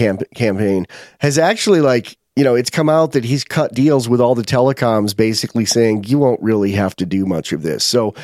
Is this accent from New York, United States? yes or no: yes; New York, United States; I'm a New Yorker, if we're going to go that way. And although the interesting thing is, I was conceived in New Jersey, which is kind of weird.